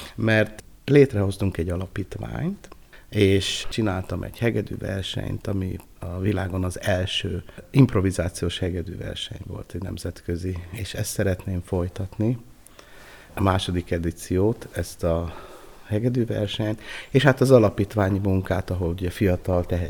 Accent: Hungary; Hát azért én magyar vagyok mindenféleképpen

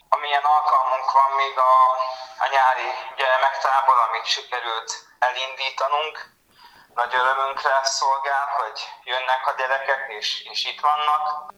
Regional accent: Balmazújváros, Hajdú-Bihar, Hungary; Hozzá kell tennem, hogy én balmazővárosi származású vagyok, tehát ezek mind ott történtek.

